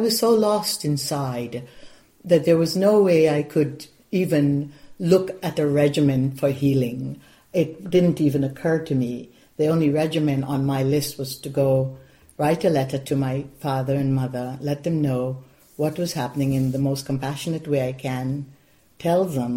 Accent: Guyana; now in United States

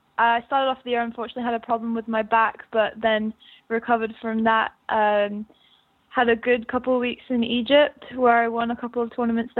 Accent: United Kingdom; Being a Brit during the grass season, people expect a lot from you

